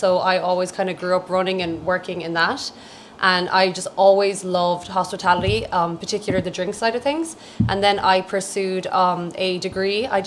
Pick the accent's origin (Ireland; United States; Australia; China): Ireland; The cognac is very much from the cognac region in the south of France, and I'm from Ireland.